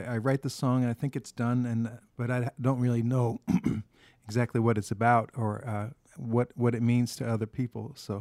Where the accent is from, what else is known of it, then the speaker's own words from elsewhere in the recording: New Jersey, United States; moved away; My wife is from Minnesota. I'm from New Jersey originally. And I've been in Minnesota for about 19 years.